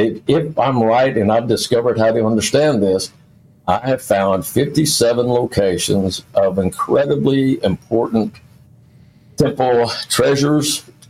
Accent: Lawton, Oklahoma, United States; Yeah, I did fire investigations for my hometown here in Oklahoma, Lawton, Oklahoma.

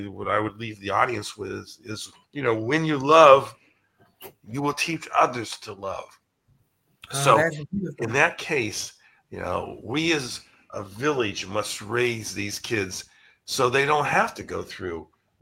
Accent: Zanesville, Ohio, United States; Well, Sharif, you need to know that I'm from Zanesville, Ohio. So we're from the same part of the world.

